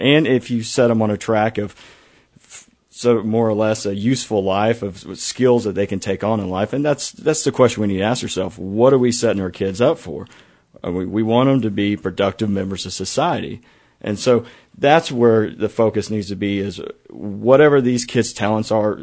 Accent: Lubbock, Texas, United States; I'm homegrown. I grew up in Lubbock

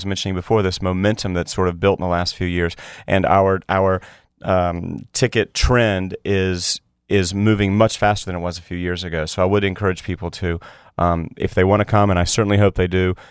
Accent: the South, United States; We're both from the South, and we both sort of are college football.

